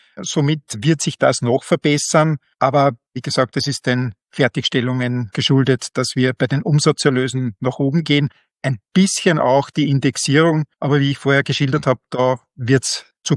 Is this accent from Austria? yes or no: yes; Austria; bei uns in Österreich wird also vom Voll- und Teilanwendungsbereich gesprochen